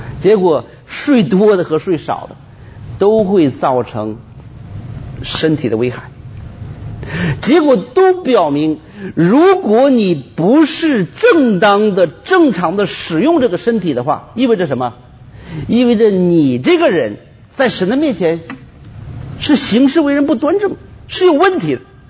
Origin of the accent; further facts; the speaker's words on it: China; 我们的文化呢，是从小我们可能是穷怕了，是怎么回事？反正我们中国人对钱有特别的一个软弱